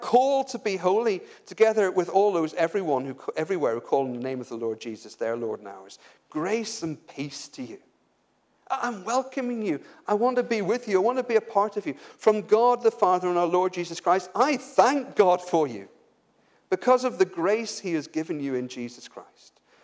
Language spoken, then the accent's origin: English; Northern Ireland, United Kingdom; I come from Northern Ireland. Northern Ireland is very partisan.